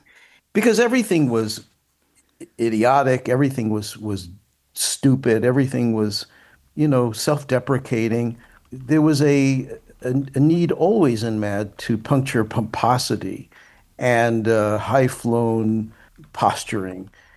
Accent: Brooklyn, New York, United States; and I'm a New Yorker. I grew up in Brooklyn, and we had candy stores.

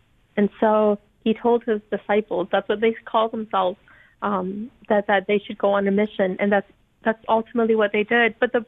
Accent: Loei, Thailand; growing up in Bambinai refugee camp on the lucky days

